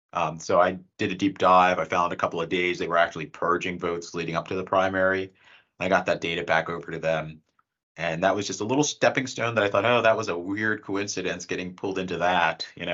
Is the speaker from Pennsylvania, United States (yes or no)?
yes; Pennsylvania, United States; I'm from Pennsylvania, so we have John Fetterman now in the Senate.